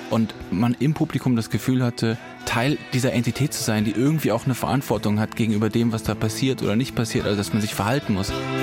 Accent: Hannover, Lower Saxony, Germany; am Schauspielhaus Hannover, wo ich groß geworden bin.

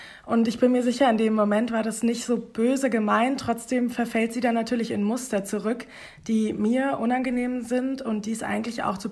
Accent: Germany; born there; ich bin in Deutschland geboren, das heißt, ich habe da ein Privileg, dass ich zum Beispiel keinen Akzent habe

